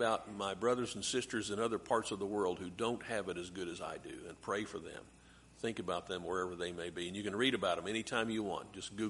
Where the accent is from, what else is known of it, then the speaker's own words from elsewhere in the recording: United States; I read this as an American Christian, And I wonder, here we stand, well, I stand, you sit, in the heat of Oklahoma July in an air-conditioned building in padded pews